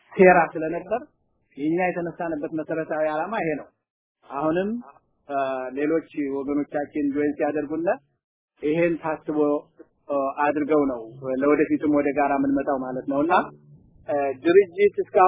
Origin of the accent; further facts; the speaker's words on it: Gondar, Amhara, Ethiopia; እኔ ጎንደር ተወልጄ ስላደኩ ማደራጀት የሚችለው በቀላሉ የጎንደርን ህዝብ ነው